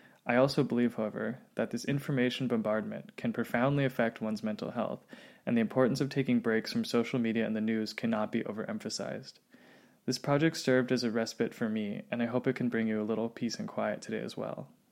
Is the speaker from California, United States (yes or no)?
yes; Santa Monica, California, United States; I'm 26 years old, and I've lived in LA my entire life. I grew up in Santa Monica and attended UCLA